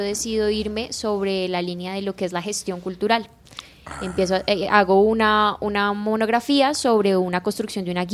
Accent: Colombia; voy a tocar cosas de mi tierra, ¿sí? Uh-huh. De compositores colombianos

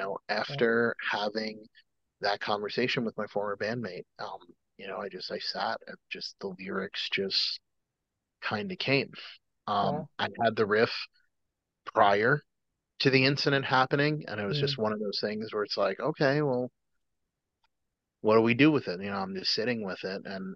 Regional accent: New York, United States; no, I said I'm a New Yorker, I'm an asshole, so

